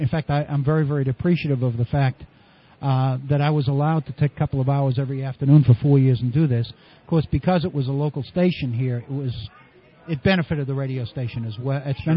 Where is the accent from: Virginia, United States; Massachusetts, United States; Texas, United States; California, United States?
Massachusetts, United States; Boston; moved away as an adult; Yeah, I grew up in Boston, right in the city, and went to the local public schools, graduated from high school, and then went out to the Midwest to graduate school, and that was in 65